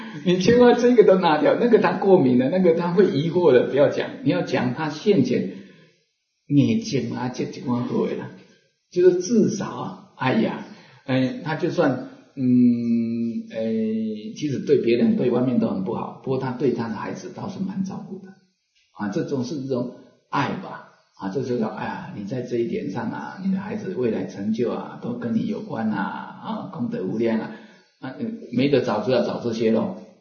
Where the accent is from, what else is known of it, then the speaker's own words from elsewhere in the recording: Taiwan; 因为他我们台湾话没一对主的